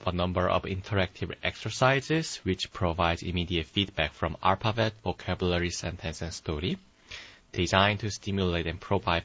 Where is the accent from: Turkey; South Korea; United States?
South Korea; I'm from Republic of Korea, and I am also a master's student of computer science at Georgia Tech.